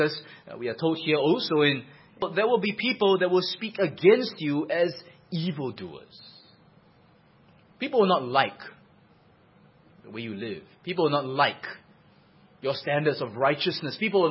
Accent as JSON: {"language": "English", "country": "Singapore", "said": "Of course, then you tell them, oh, we're from Singapore. Where's Singapore? And then you give an explanation."}